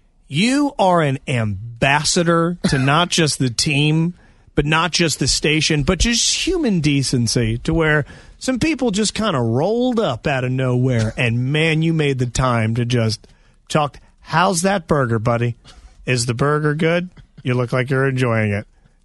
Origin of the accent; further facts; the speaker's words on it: Parkville, Maryland, United States; I'm from Parkville.